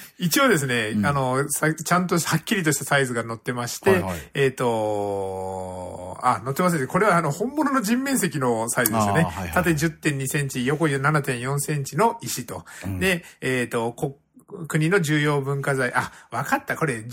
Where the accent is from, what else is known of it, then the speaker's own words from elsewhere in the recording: Kitakyushu, Fukuoka, Japan; 僕北九州出身なのでですね、子供の頃よく父親の趣味で見に行きましたけども